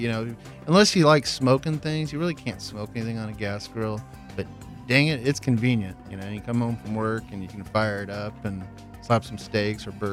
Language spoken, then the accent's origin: English; Texas, United States; Well, you know, I'm from Brazos County, Texas.